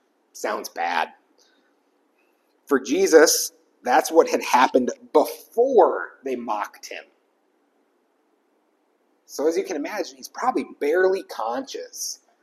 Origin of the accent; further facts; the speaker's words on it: United States; because, you know, as an American, I made my notes in pounds